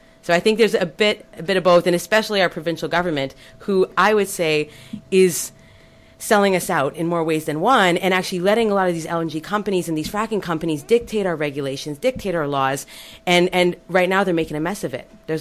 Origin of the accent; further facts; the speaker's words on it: Alberta, Canada; now in British Columbia, Canada; And I'm from Alberta originally, so I know a little bit about boom and bust